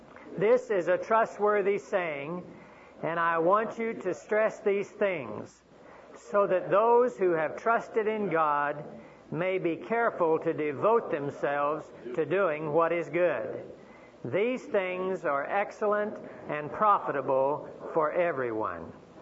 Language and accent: English; Oklahoma, United States; also born or lived in Texas; Well, I tell people that I was born in Texas but reared in Oklahoma, and Oklahoma is the Sooner State.